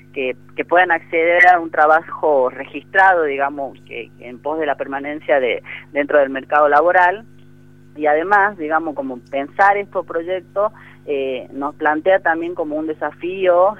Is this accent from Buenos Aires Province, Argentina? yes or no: no; Orán, Salta, Argentina; celebrando la aprobación del cupo laboral trans allá en mi ciudad, ¿no?